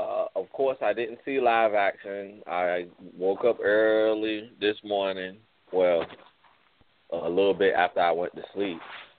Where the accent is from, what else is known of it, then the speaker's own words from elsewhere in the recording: Virginia, United States; And I had friends come up from my hometown from Virginia and surprised me.